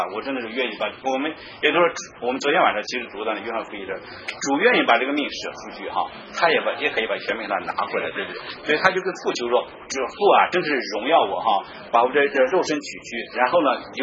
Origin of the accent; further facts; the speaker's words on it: China; 你知道我们中国人讲星星之火可以燎原啊